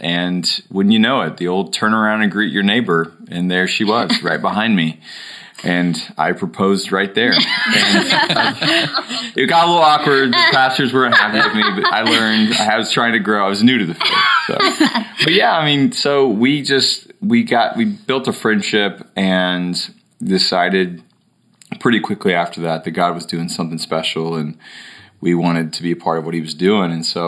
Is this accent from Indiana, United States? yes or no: yes; Indiana, United States; now in Nashville, United States; I grew up in Indiana. She grew up in Texas. I came to Middle Tennessee, Nashville to find a beautiful blonde from Texas.